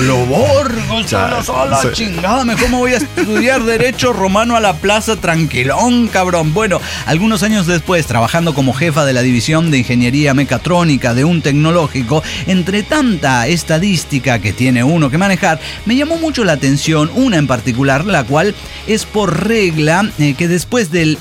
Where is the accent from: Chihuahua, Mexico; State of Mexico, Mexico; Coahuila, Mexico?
Chihuahua, Mexico; No, disculpe, yo me crié en Chihuahua, cabrón.